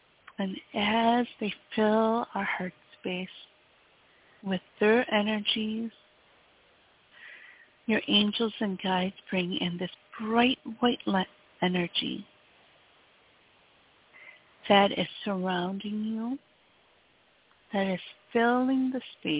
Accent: Wisconsin, United States; as you may know

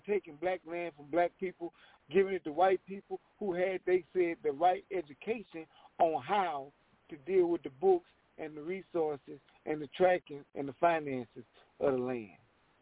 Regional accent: Los Angeles, California, United States; Till in the 80s, I remember growing up in Los Angeles

